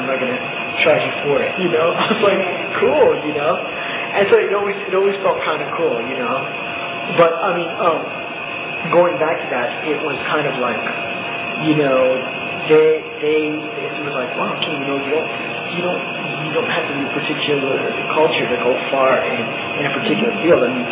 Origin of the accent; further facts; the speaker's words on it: Philippines; at one point I never really thought about, okay, I'm Filipino doing this, but now it feels good to be able to say